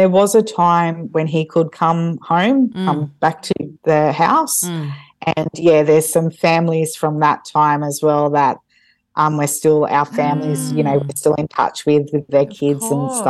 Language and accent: English; Wagga Wagga, New South Wales, Australia; also born or lived in Brisbane; We were only in Brizzy for, I think, 2.5 years, and then we went back to – We're from Wagga, so we went back to Wagga.